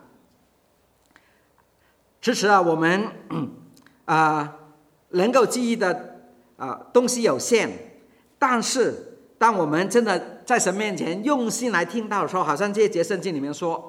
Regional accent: Hong Kong; 那是二十多年前了，我在香港，我是香港人啊，我在香港牧会的时候

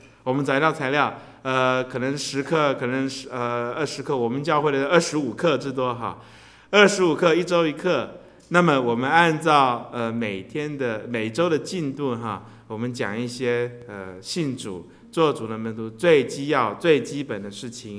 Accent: Taiwan; now in United States; 也讲到我们是从台湾来的

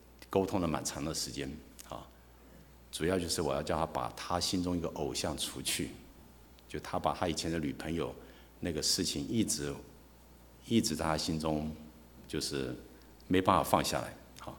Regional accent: China; 甚至何况我们中国人讲心有灵犀一点通嘛。

